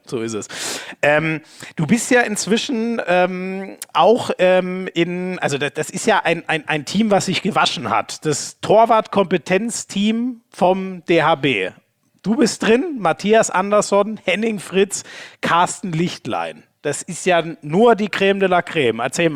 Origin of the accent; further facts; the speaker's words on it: Munich, Bavaria, Germany; ich als Münchner kann natürlich immer nur sagen, dass München die schönste Stadt der Welt ist.